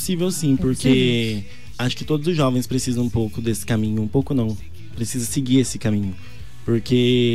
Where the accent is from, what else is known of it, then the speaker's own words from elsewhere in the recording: Bonito, Brazil; Sou de Bonito.